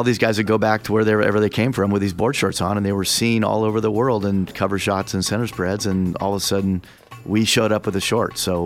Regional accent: San Marino, California, United States; also born or lived in Pasadena; I grew up in San Marino and Pasadena.

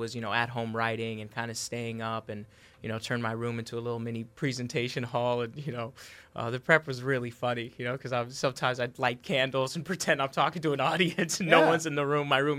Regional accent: Mission Viejo, California, United States; born or raised there; also born or lived in Iran

